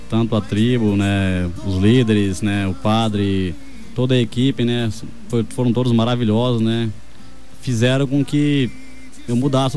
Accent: Dourados, Mato Grosso do Sul, Brazil; Dourados mesmo.

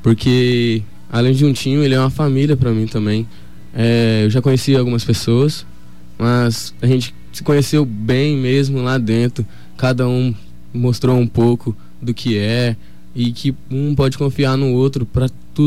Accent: Dourados, Mato Grosso do Sul, Brazil; Eu sou de Dourados.

